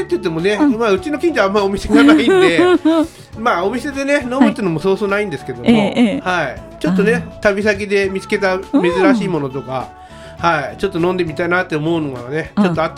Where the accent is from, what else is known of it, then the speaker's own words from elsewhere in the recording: Sanmu, Chiba, Japan; 自分それこそ三武市でね、うん、生まれ育ってますんで